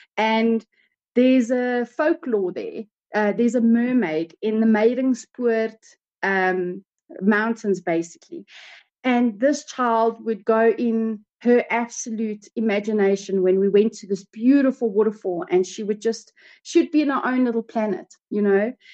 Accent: Gauteng, South Africa; I'm from South Africa. I stay in Johannesburg, Boksburg.

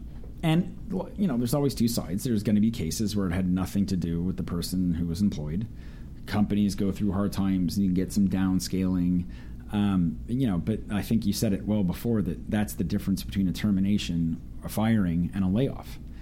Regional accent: Canada; I'm Canadian, like I said, so especially in the States

